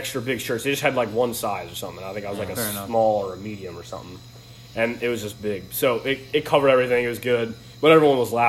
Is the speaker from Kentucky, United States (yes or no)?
no; Baltimore, Maryland, United States; Because I come from Baltimore, and, you know, that's a crazy, crazy part of town.